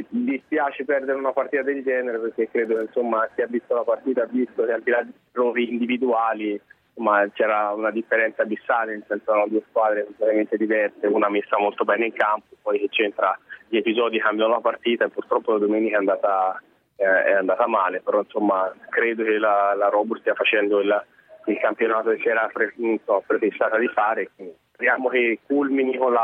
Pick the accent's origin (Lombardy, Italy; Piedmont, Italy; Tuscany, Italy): Tuscany, Italy; Siena; mi sono sentito un dovere da senese da secondo del Siena di cercare di dare una mano